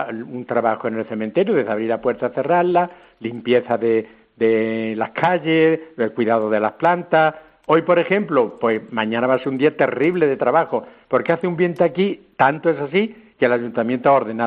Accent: Guadix, Andalusia, Spain; born there; Nosotros cuando salimos por ahí no decimos que somos Fosores de la Misericordia, decimos que somos Fosores de Guadix. La gente aquí es como si fuéramos los frailes de ellos. Como nacimos aquí, aquí estamos

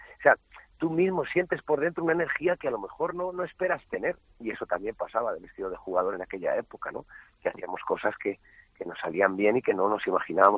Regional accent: Valencia, Valencian Community, Spain; de aquí en Valencia

